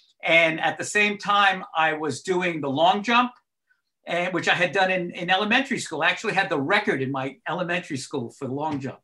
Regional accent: New York, United States; I guess growing up in Long Island, it was a pretty lily white neighborhood, you know

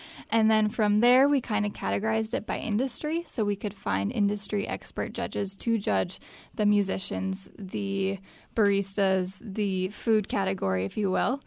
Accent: Bismarck, North Dakota, United States; also born or lived in Minneapolis; Yeah, so I grew up in Bismarck. I'm a Bismarck native. And then I went to Minneapolis to study graphic design, and I thought that was going to be my home.

